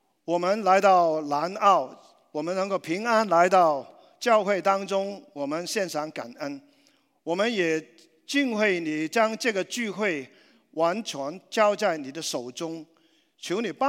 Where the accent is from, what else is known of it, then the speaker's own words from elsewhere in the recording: Macau; born there; Chinese is a second language; 第一方面，我出生于澳门，大概六十年代的澳门，我的家里面呢，啊，是比较贫穷。